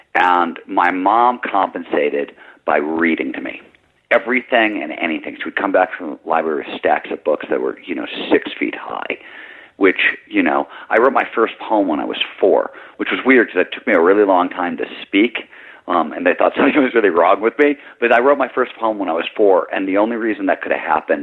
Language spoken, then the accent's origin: English; Midwest, United States; I grew up in the Midwest, and what I saw from my father and what came at me that way, and you talk to any Midwesterner, they'll tell you the same thing.